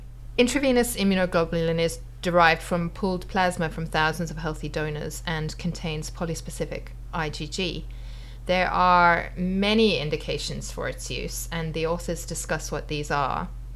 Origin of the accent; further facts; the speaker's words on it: South Africa; When I was young, I grew up in South Africa, and I had relatives who lived in Zimbabwe.